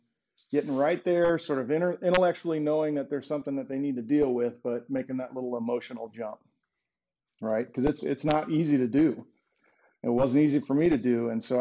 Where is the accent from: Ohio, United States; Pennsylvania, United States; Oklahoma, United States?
Oklahoma, United States; also born or lived in California; And if like me, I grew up in Oklahoma, it was rub some dirt on it, you pussy, and stuff like that.